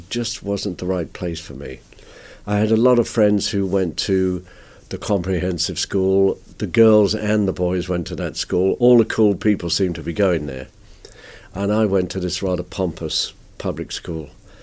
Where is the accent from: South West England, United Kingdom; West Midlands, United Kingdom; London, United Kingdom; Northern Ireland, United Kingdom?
West Midlands, United Kingdom; Solihull; also born or lived in Birmingham; I grew up in Solihull in Warwickshire, but I was born in Birmingham, thank goodness, because that has slightly more credibility than Solihull.